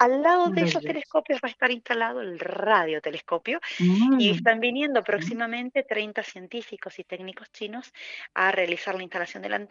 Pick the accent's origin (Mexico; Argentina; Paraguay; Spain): Argentina; San Juan; ¿en qué somos buenos los sanjuaninos